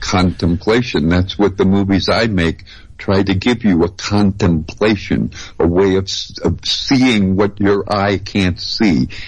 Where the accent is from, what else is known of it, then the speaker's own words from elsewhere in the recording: New Orleans, Louisiana, United States; Look, I'm from New Orleans.